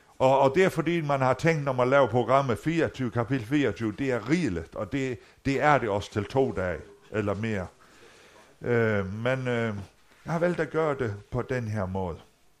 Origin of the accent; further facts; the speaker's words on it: Faroe Islands; now in Aulum, Denmark; Jeg kommer fra Færøerne oprindeligt.